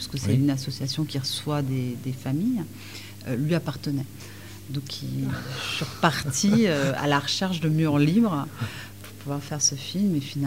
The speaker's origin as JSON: {"language": "French", "town": "Paris", "region": "Île-de-France", "country": "France", "said": "comme je suis parisienne, Fresnes, c'était plus simple."}